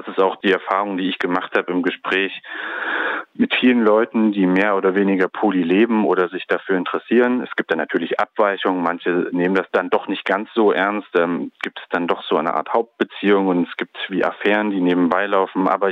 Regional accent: Leipzig, Saxony, Germany; aus der Stadt, wo ich herkomme, in Leipzig

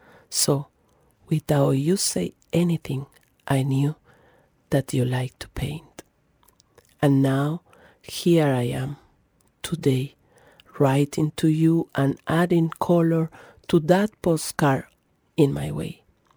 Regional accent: Colombia; moved away; I am from Colombia. I'm a woman in exile now since 17 years.

